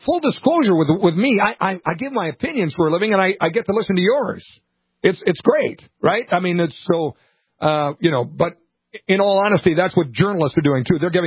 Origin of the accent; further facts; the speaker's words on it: Minnesota, United States; You know, I continue to weep for my home state of Minnesota